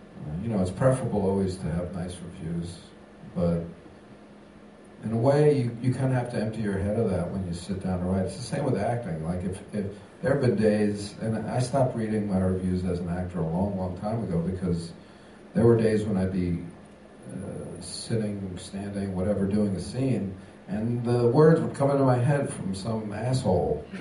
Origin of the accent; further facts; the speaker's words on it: New York, United States; I got the title because I was up in Massachusetts, and I'm from New York, as we know.